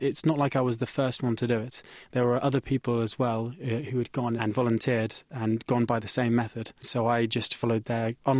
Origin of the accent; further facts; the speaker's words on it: United Kingdom; which for me as a British subject, I couldn't actually volunteer to fight Assad directly.